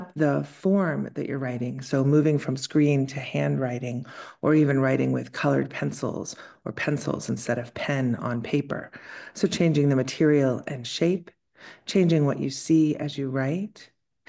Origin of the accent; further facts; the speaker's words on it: Williamsburg, Virginia, United States; I had the pleasure, if I can say pleasure, the complicated beginnings of growing up in Southern Virginia in a small town called Colonial Williamsburg, where lots of strange people like to pretend they're British.